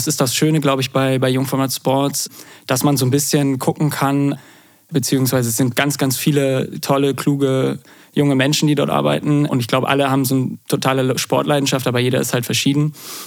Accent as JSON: {"language": "German", "region": "Bremen", "country": "Germany", "tie": "born or raised there", "said": "ich komme aus Bremen, bin in Bremen geboren, bin dann in der Nähe da aufgewachsen."}